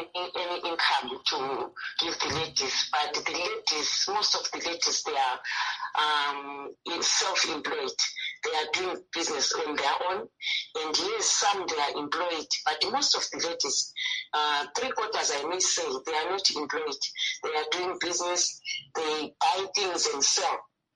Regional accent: Bulawayo, Zimbabwe; I am from Bulawayo

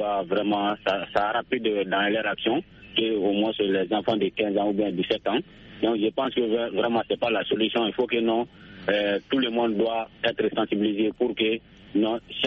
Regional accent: Sounikeni, Mali; et nos millions d'auditeurs depuis dans mon village natal à Sounikeni

